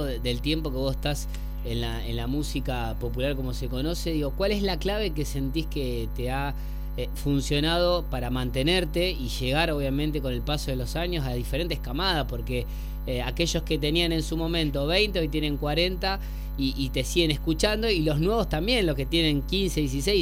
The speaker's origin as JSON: {"language": "Spanish", "town": "Rosario", "region": "Santa Fe", "country": "Argentina", "said": "así somos los rosarinos."}